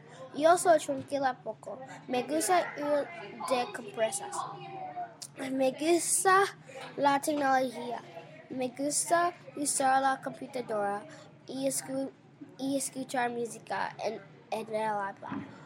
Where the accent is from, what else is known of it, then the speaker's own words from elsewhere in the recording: Phoenix, Arizona, United States; Spanish is a second language; Yo soy de Arizona, Phoenix, Arizona.